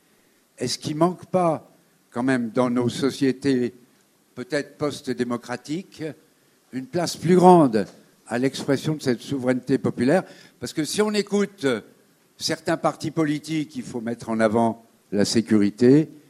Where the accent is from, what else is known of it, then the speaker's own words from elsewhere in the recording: Grenoble, Auvergne-Rhône-Alpes, France; je suis de Grenoble.